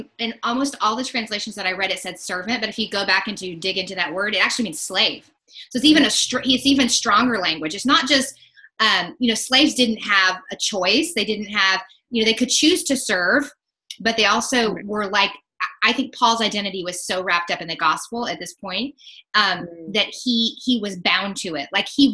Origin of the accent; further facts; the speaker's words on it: Indiana, United States; You know, I come from Southern Indiana originally, so it's most likely I'm going to butcher words.